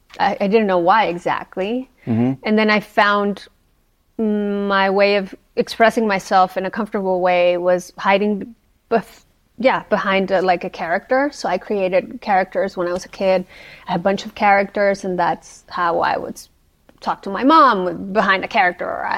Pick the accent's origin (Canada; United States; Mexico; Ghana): Mexico; Tecate, Baja California; I'm from Tecate, yeah.